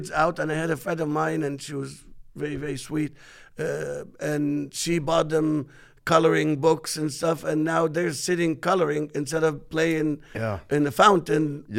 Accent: Alexandria, Alexandria Governorate, Egypt; JP is a friend of mine from Egypt. We grew up together in Alexandria.

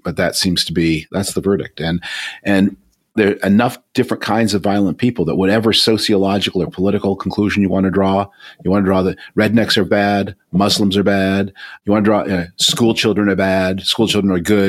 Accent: Canada; I grew up in Canada.

